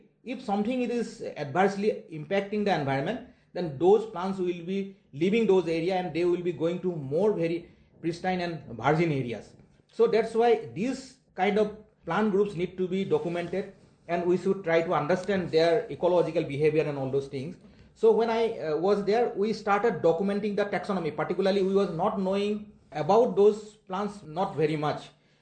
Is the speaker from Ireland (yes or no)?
no; Assam, India; English is a second language; I am a person from Assam